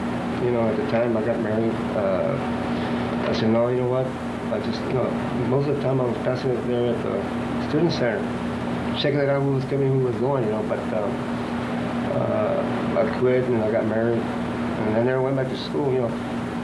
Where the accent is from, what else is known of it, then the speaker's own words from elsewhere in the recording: Tulsa, Oklahoma, United States; well, I'm from West Tulsa, blah, blah, blah, my family.